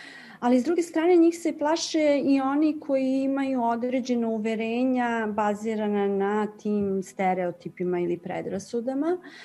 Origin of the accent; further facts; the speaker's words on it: Serbia; now in Italy; Ja sam takođe emigrirala iz Srbije. Danas sam italijanski državljanin i eto, ponosim se time.